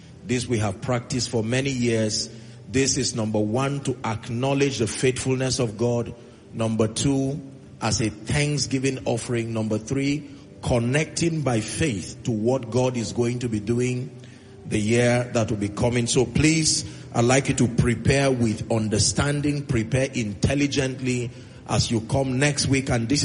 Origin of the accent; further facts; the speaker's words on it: Langtang, Plateau, Nigeria; We have in our midst not just our royal fathers from my hometown, but the entire traditional council. They came all the way from Lantang North and South